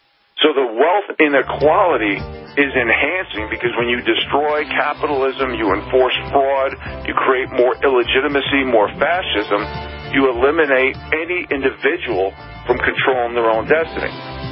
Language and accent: English; New York City, New York, United States; When I grew up in New York City, my plan A to get me to the Northern Rockies to do the mountain man thing